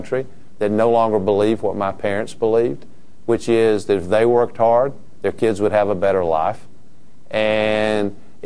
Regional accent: United States; the extraordinary opportunity that I grew up with in America that allowed me to come from nothing to basically having everything now

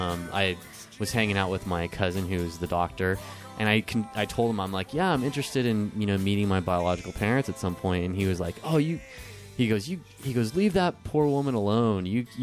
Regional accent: Kansas, United States; born there; what I did was I was born in Kansas. And so there's this organization that works with adoptees from the state of Kansas

